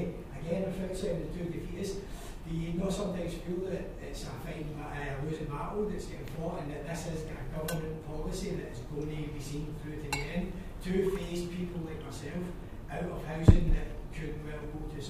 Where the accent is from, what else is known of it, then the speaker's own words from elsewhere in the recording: Scotland, United Kingdom; I am Scottish, as you can hear. And in Scotland, I keep a two-bedroom front and back door house